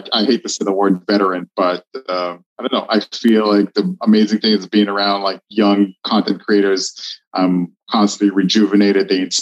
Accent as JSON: {"language": "English", "country": "Israel", "tie": "born or raised there", "said": "So I'm born and raised in Israel, lived there the majority of my life."}